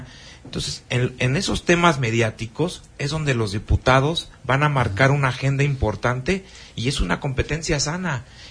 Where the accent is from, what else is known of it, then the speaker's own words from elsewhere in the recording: Mexico; como mexicanos pues lo vamos a apoyar.